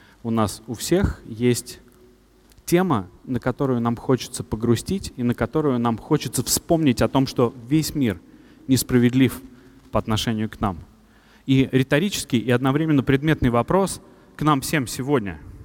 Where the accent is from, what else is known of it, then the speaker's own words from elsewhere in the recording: Moscow, Russia; мы оба москвичи, оба выпускники МГУ